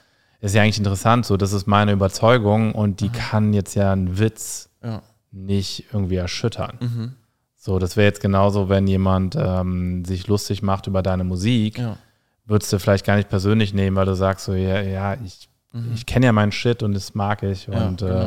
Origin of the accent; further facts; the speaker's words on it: Germany; Ich glaube, ich als Deutscher bin da noch safer